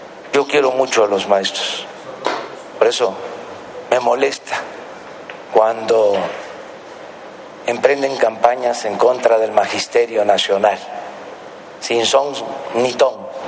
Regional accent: Tepetitán, Tabasco, Mexico; moved away as an adult; now in Mexico City, Mexico; Tepetitán, del municipio de Macuspana, del estado de Tabasco. Mis padres se dedicaban al comercio y estudié en mi pueblo la primaria

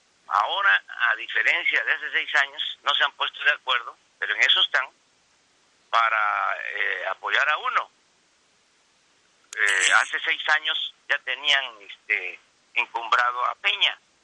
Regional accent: Mexico; Porque no somos tontos los mexicanos.

